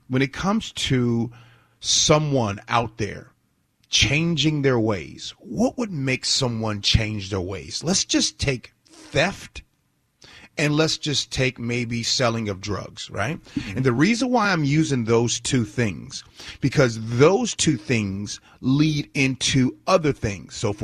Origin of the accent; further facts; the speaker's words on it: Chicago, Illinois, United States; Now, growing up in Chicago, being around the projects where my grandmother lived, during that time